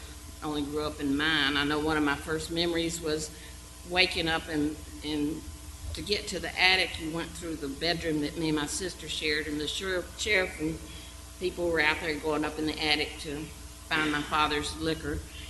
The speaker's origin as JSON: {"language": "English", "town": "Gainesville", "region": "Georgia", "country": "United States", "tie": "born there", "said": "I was born on Athens Highway, on a dairy farm in Gainesville, Georgia."}